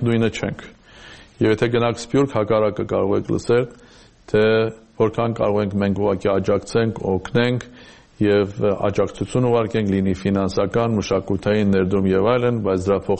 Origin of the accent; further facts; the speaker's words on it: Armenia; born there; moved away; ես հայաստանցի եմ, որ ծնված լինելով Հայաստանում իր կյանքի հավանաբար կեսը ապրել եմ դրսում։ Եվ ոչ միայն որպես պետական պաշտոնյա, այսինքն դեսպան, այլ նաև որպես ազատ մարդ։ Այսինքն ինչ որ իմաստով ես Սփյուռքում ապրող հայաստանցի եմ